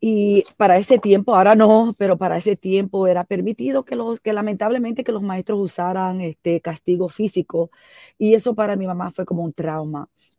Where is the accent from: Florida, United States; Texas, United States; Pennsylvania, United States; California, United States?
Pennsylvania, United States; Philadelphia; yo soy nacida y criada aquí en Filadelfia. Mi mamá y mi papá son de Puerto Rico.